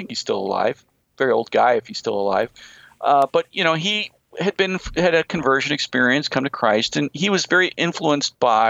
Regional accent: St. Louis, Missouri, United States; You know, because I come from St. Louis, and I would go to the library and look up books, right?

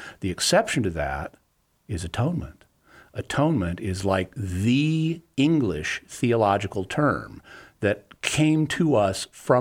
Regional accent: the South, United States; now I'm from the South, so I'm used to the politeness culture

